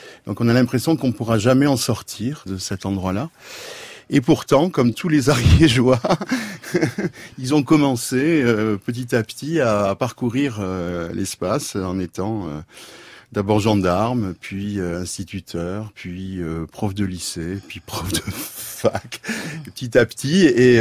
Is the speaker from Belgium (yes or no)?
no; Montauban, Occitanie, France; born there; Alors moi, un peu par hasard, je suis né à Montauban. Enfin, pas tout à fait par hasard, une partie de ma famille est originaire de Montauban.